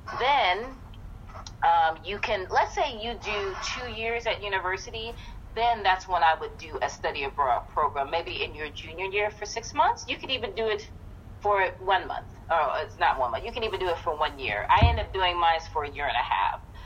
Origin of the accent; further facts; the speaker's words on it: Ohio, United States; Now, I'm from Ohio, so we have a program called Upward Bound, which I've been a part of since I was 16.